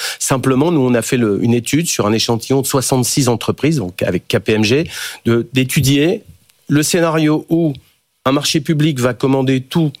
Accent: Hauts-de-France, France; Moi je suis du Nord moi également

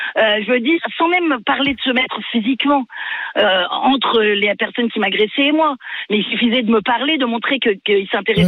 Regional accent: Grenoble, Auvergne-Rhône-Alpes, France; now in Nantes, France; Après, moi, je viens de Grenoble à la base.

